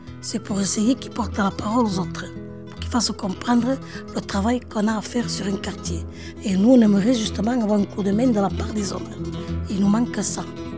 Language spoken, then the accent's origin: French; France; born there; nous sommes des Français avant tout. Hein. Nous sommes nés ici. Et en plus, moi, ce que je tiens à souligner, c'est que je suis née dans le quartier. Moi, je suis née dans ce quartier où on a eu tous nos anciens, nos habitudes, notre façon de vivre.